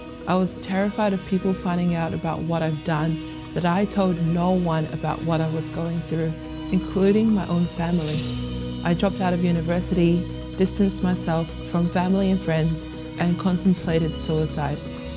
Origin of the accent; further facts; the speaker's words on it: Christmas Island; I was born and brought up on Christmas Island as a Buddhist, but through missionaries who visited the island, my family and I were converted to Christianity.